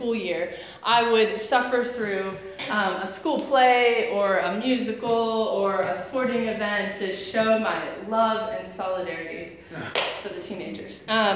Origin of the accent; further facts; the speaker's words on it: East Coast, United States; So I grew up on the East Coast of the U.S., and this was before I was working full-time.